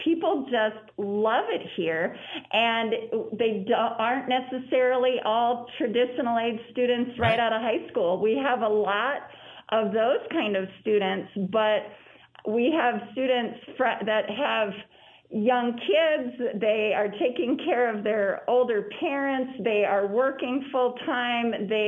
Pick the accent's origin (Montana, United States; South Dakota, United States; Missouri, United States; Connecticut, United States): Montana, United States; Dillon; I grew up in Dillon, and I remember Eastern Montana College as being that alternative delivery provider expert in the state.